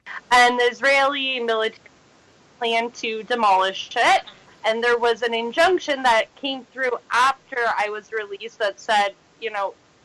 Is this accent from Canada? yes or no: yes; Canada; I was there because I'm Canadian, and it's my role to be an ally.